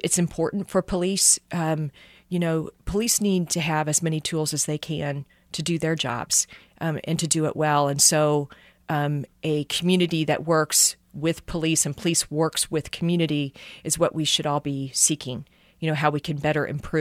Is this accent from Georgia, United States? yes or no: no; Frankenstein, Missouri, United States; it's a little town called Frankenstein, Missouri. I'm actually very proud of it.